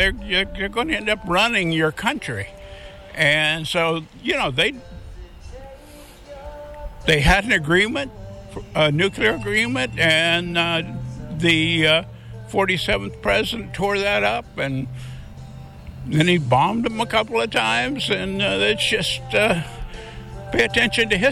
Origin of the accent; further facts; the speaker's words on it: United States; I grew up in Morrow County. And if you grew up in Morrow County and you're on a farm, you're more than likely a Republican.